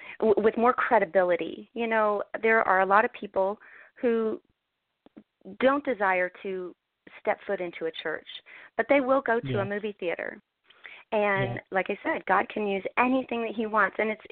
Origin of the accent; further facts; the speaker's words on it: Tulsa, Oklahoma, United States; We showed in Tulsa, Oklahoma, which is my home state.